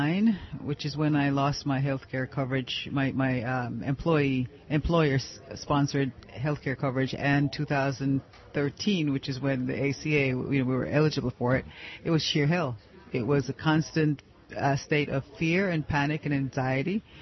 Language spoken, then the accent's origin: English; Miami, Florida, United States; I'm from Miami, Florida.